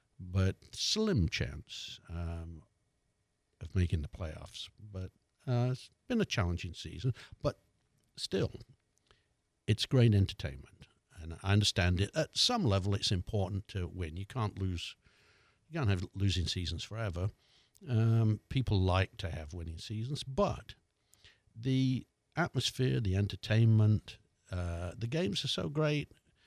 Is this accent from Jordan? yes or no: no; England, United Kingdom; So I'm rather proud of being English, British.